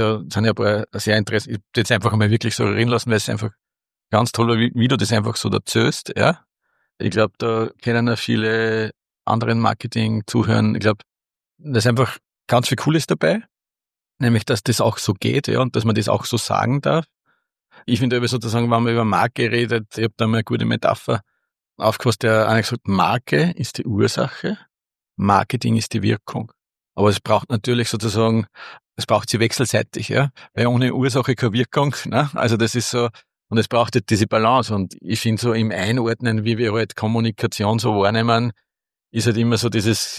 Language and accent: German; Upper Austria, Austria; ich bin ja auch ein Oberösterreicher